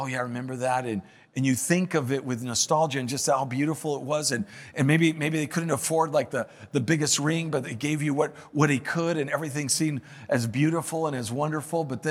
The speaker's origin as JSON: {"language": "English", "region": "Canary Islands", "country": "Spain", "tie": "born or raised there", "said": "growing up in the Canary Islands, my brother had a mouth on him and that used to get him in trouble."}